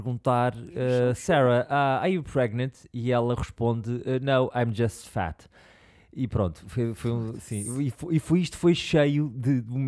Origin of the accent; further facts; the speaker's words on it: Lisbon, Portugal; Porque eu sou tipo lisboeta de 4 gerações, que é uma coisa raríssima.